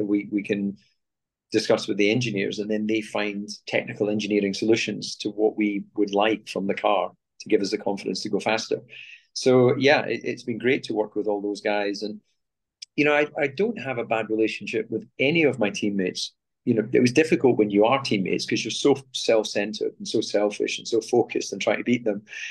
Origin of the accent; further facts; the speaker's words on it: Scotland, United Kingdom; as a young boy karting and growing up in Scotland, I think I was fascinated by foreigners.